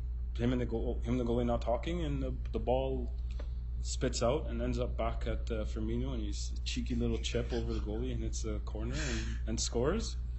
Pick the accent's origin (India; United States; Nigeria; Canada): Canada; We're Canadian.